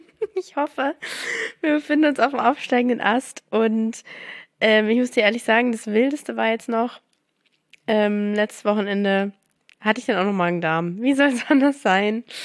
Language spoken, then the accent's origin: German; Mannheim, Baden-Württemberg, Germany; In Mannheim, wo ich herkomme, die Toskana Deutschlands, da ist einfach so gefühlt schon 20 Grad.